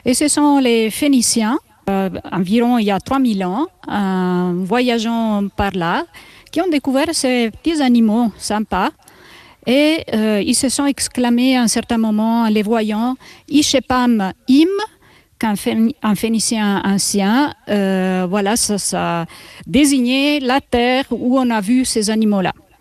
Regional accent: Italy; now in Switzerland; Si vous avez reconnu un peu mon accent, vous saurez peut-être que je viens d'Italie. Puis je suis arrivée en Suisse avec mes lapins.

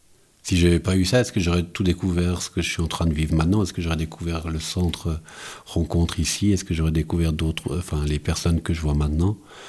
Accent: Lausanne, Vaud, Switzerland; Déjà parce que moi, je viens de Lausanne.

